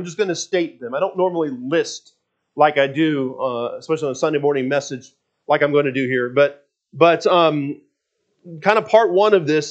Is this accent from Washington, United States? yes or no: yes; Seattle, Washington, United States; and I grew up in Seattle. So they're in the Seattle area connecting different places around Lake Washington and the Puget Sound.